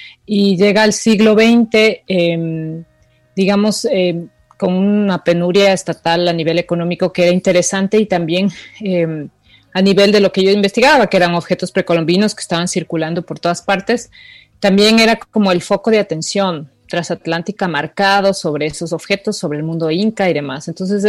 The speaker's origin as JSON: {"language": "Spanish", "country": "Ecuador", "said": "Yo soy ecuatoriana"}